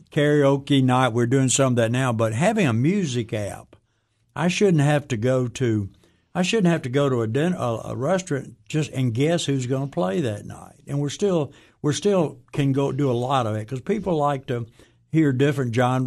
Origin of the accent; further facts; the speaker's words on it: Mississippi, United States; also born or lived in Tennessee; I'm from Mississippi originally, spent most of my life in Tennessee, thank goodness. I'm a Tennessean by choice, and I love my home state.